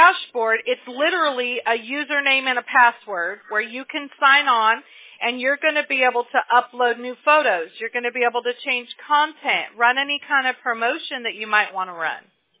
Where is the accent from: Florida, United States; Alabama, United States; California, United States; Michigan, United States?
Alabama, United States; Mobile; born there; Let me tell you, I was born in Mobile, Alabama.